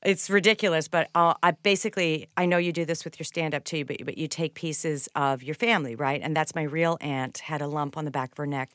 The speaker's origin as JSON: {"language": "English", "town": "Winnipeg", "region": "Manitoba", "country": "Canada", "said": "I am. I'm Canadian and a middle child, which is why we are annoyingly nice."}